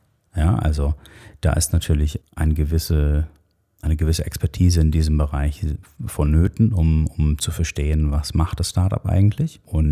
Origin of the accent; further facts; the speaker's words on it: Switzerland; Nicht nur bei uns in der Schweiz, aber auch im europäischen Raum.